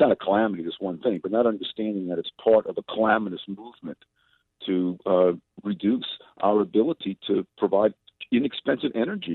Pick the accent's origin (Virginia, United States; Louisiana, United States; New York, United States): Louisiana, United States; New Orleans; You know, New Orleans is my hometown.